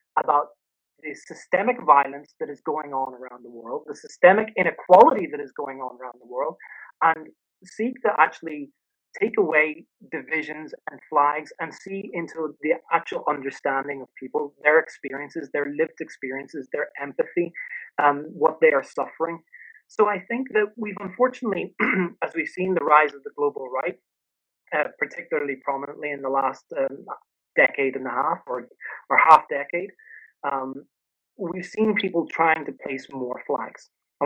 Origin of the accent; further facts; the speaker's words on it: Belfast, Northern Ireland, United Kingdom; also born or lived in Beirut, Lebanon; I'm both from Northern Ireland and from Lebanon, that I grew up between Belfast and Beirut